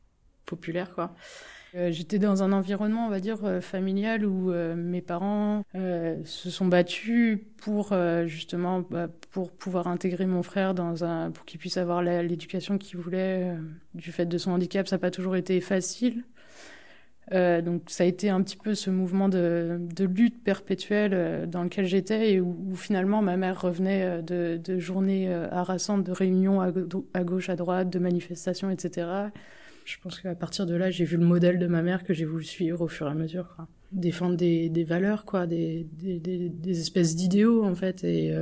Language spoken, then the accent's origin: French; Saint-Nazaire, Pays de la Loire, France; je suis née à Saint-Nazaire, en Loire-Atlantique, que je considère être en Bretagne. Et donc, je suis allée dans une école publique du coin, donc dans un petit patelin, dans un marais de Brière. Enfin, donc voilà, c'était la campagne.